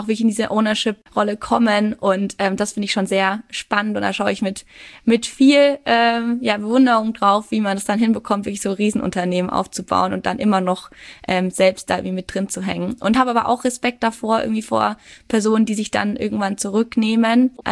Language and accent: German; Würzburg, Bavaria, Germany; now in Regensburg, Germany